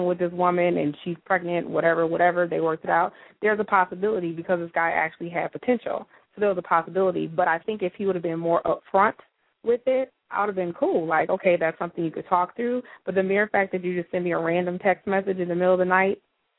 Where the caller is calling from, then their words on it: Minneapolis, Minnesota, United States; I'm calling from Minneapolis.